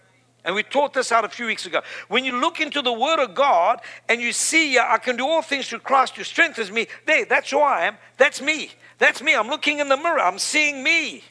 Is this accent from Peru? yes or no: no; South Africa; I mean, I'm from Africa. Come on. I'm from the lowest part in Africa. Like Lodabar, I'm from South Africa. I mean, south. If you'd pushed me another foot, I was in the ocean.